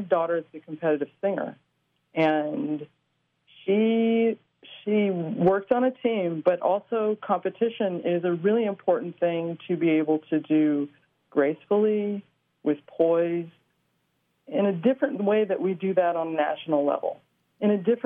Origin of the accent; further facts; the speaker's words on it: San Francisco, California, United States; And I'm from San Francisco, so, you know, I'm already there.